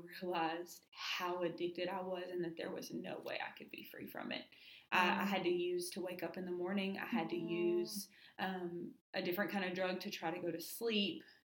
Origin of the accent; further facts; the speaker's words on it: Longview, Texas, United States; We're from Longview, Texas, and I didn't have a whole lot of friends.